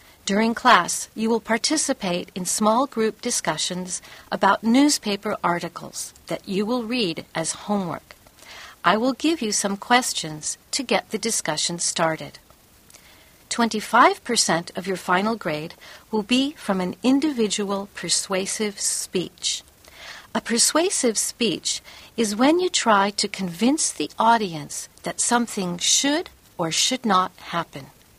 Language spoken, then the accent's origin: English; United States; now in Japan; I'm from the United States. I've been living in Japan for 3 years, so I only speak a little Japanese.